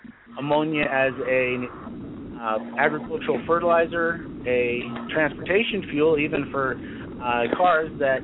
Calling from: Indiana, United States; also born or lived in Illinois; My area code on the board there would indicate I'm in West West Central Illinois, but I'm actually in Northeast Indiana. I just kept my old cell phone number.

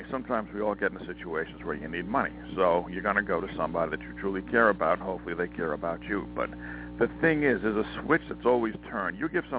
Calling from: Montana, United States

